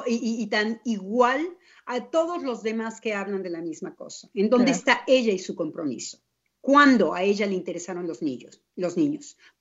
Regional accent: Mexico; hubiera hablado como mexicana.

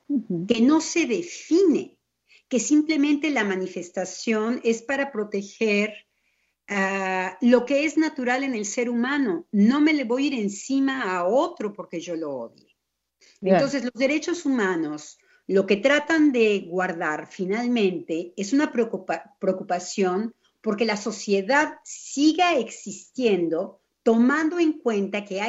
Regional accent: Mexico; hubiera hablado como mexicana.

